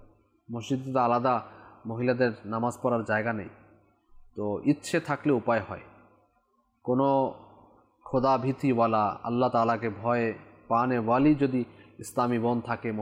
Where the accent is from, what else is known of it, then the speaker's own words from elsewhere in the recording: Barisal, Barisal Division, Bangladesh; now in Dhaka, Bangladesh; আমার বাড়ি বরিশালে, বরিশাল থেকে আমি ঢাকাতে আসলাম